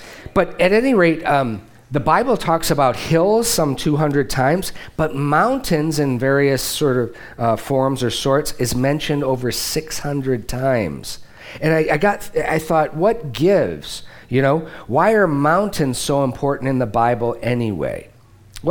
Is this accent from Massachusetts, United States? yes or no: no; Michigan, United States; Deb and I are flatlanders from Michigan, from the Midwest. We know quite a bit about water because we're from the Great Lakes state.